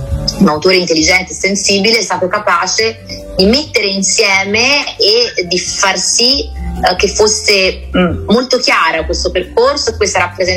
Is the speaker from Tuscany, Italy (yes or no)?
yes; Campi Bisenzio, Tuscany, Italy; mi porto dietro da quando sono appunto cresciuta a Campi Bisenzio, quindi per sempre sarò una paesana, una provinciale